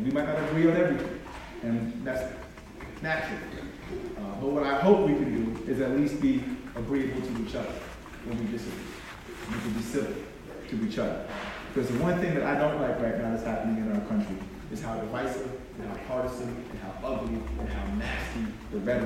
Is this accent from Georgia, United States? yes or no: no; Schenectady, New York, United States; I grew up in upstate, I grew up in Schenectady, working class kid